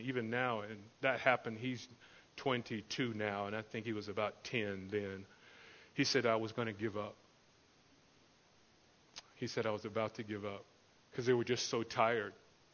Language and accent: English; Florida, United States; I grew up in Florida, which is, you know, eastern, southeastern part of the states, and we're surrounded by water practically, so everyone swam there